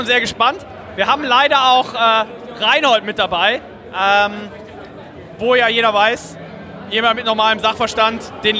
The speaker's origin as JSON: {"language": "German", "town": "Oberhausen", "region": "North Rhine-Westphalia", "country": "Germany", "said": "Ja, wow, ich komme aus Oberhausen."}